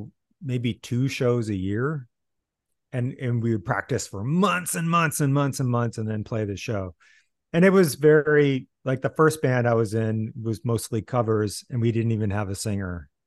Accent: Iowa City, Iowa, United States; Well, I grew up in Iowa City

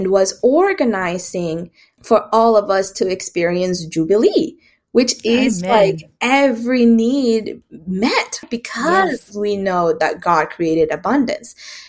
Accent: Antigua, Sacatepéquez, Guatemala; Oh, and I haven't said that I'm originally from Guatemala, from Antigua.

